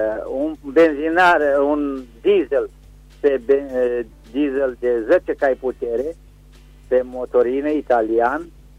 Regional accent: Reșița, Caraș-Severin, Romania; din Reșița.

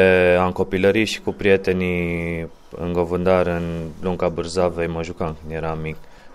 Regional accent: Reșița, Caraș-Severin, Romania; să particip pentru că sunt din Reșița și știu că Reșița are numeroase locuri care merită îmbunătățite.

